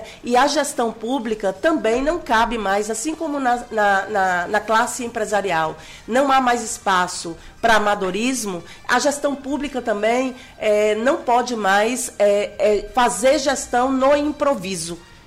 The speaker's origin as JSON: {"language": "Portuguese", "town": "Teixeira de Freitas", "region": "Bahia", "country": "Brazil", "lives_now": "Ilhéus, Brazil", "said": "não quero sair de Ilhéus, sou de Teixeira de Freitas, no extremo sul da Bahia, e já estou aqui nessa terra há mais de 16 anos."}